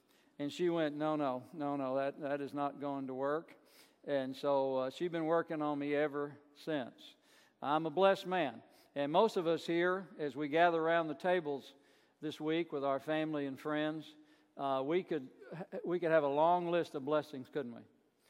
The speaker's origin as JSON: {"language": "English", "town": "Burnside", "region": "Kentucky", "country": "United States", "tie": "born or raised there", "said": "I grew up in First Baptist Burnside, Kentucky. Was baptized there in April of 1963. 1969, my family and I joined Beacon Hill Baptist Church in Somerset"}